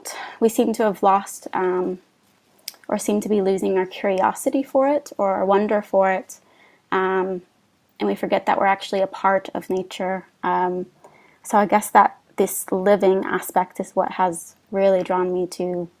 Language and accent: English; Tennessee, United States; I'm originally from Tennessee, and the closest thing to a bog I would have engaged with growing up would be swamps in the southern U.S.